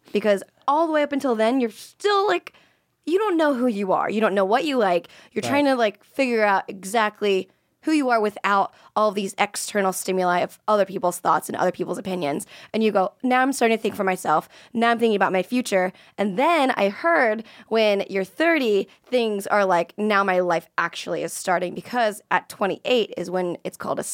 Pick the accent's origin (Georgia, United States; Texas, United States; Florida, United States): Florida, United States; I was from Florida, and if I would have stayed in Florida, that's kind of the trajectory.